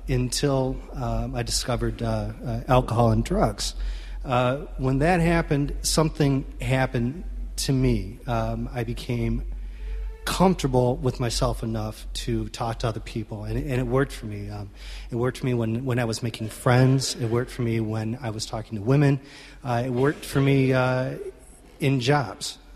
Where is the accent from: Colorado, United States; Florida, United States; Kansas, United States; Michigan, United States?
Michigan, United States; Detroit; I was born in Detroit. I was brought in the Midwest.